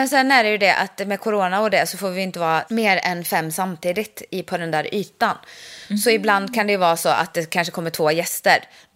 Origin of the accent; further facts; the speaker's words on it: Ulricehamn, Västra Götaland County, Sweden; Ja, det heter det hemma i Ulricehamn också.